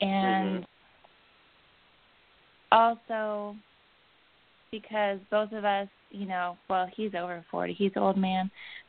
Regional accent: Alaska, United States; now in Virginia, United States; I'm from Alaska. My husband's from New Mexico. Virginia's new and different to us, and it's the South. We live in Southern Virginia

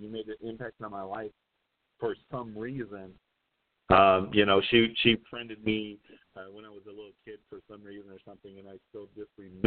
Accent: Albion, United States; Growing up in Albion at the time was the greatest time to grow up.

